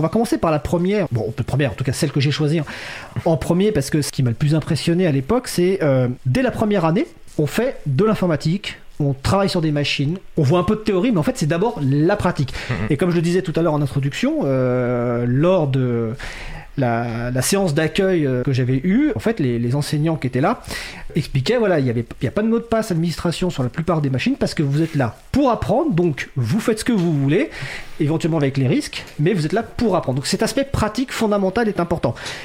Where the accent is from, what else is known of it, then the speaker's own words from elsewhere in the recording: Île-de-France, France; moi je viens du 9-2